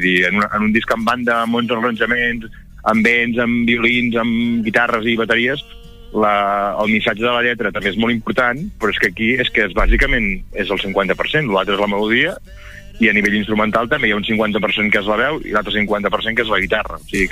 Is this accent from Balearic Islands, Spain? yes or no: no; La Bisbal d'Empordà, Catalonia, Spain; i a més era a la Bisbal, al meu poble